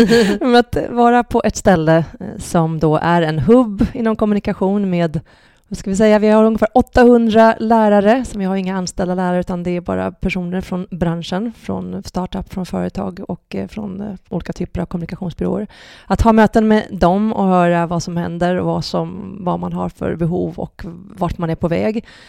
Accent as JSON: {"language": "Swedish", "town": "Katrineholm", "region": "Södermanland", "country": "Sweden", "tie": "born or raised there", "said": "Liten i Katrineholm så jag tror inte jag hade så himla mycket drömmar faktiskt, ärligt talat. Utan det var väldigt mycket här och nu. Katrineholm är en sportstad, idrottsstad."}